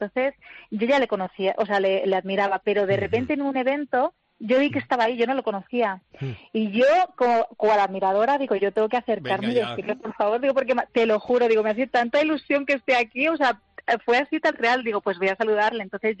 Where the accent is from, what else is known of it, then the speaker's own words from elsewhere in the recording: Madrid, Community of Madrid, Spain; Yo soy de Madrid, estoy aquí. Lo que pasa es que tengo mi nombre, que es vasco, y mi padre es de San Sebastián. Entonces tengo familia en San Sebastián y familia aquí en Madrid.